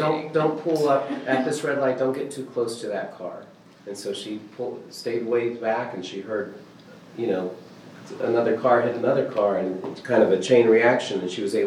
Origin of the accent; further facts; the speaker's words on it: Virginia, United States; moved away as an adult; now in Thomasville, United States; You know, I remember I moved down from Virginia in 2010 and went to this little out-of-the-way Messianic synagogue in Thomasville, Georgia. At least to me, coming from a bigger city, it just seemed like this little out-of-the-way.